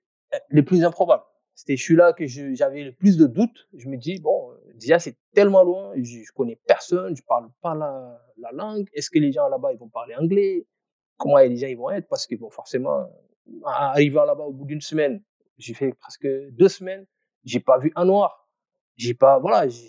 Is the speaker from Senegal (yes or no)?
yes; Senegal; born there; Parce que je suis sénégalais, je suis né au Sénégal.